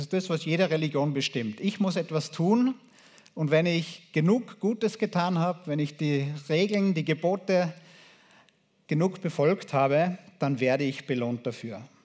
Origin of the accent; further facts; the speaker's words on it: Austria; es wird vor allem bei uns in Europa, in Österreich, wird das ja oft ausgeblendet.